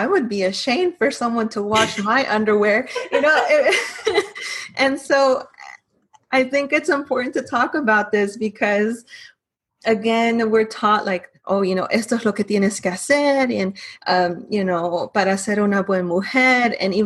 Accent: Texas, United States; And I was born and raised here in Texas, but my parents are obviously Mexican.

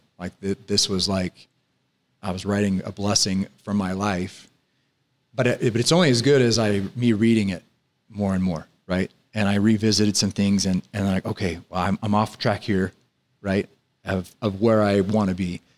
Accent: Kansas, United States; I grew up in Kansas, and we would drive.

